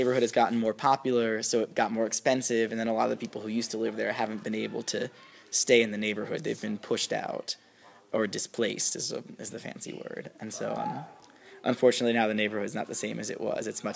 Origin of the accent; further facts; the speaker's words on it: New York City, New York, United States; I'm from Brooklyn, New York City.